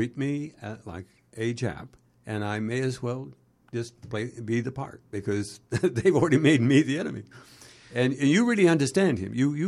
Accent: California, United States; I'm from California originally.

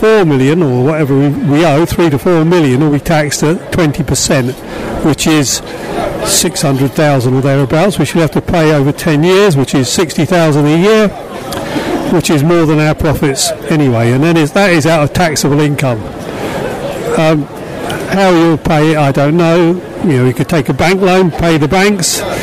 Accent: East of England, United Kingdom; I'm a farmer from West Suffolk, and I'm the third generation.

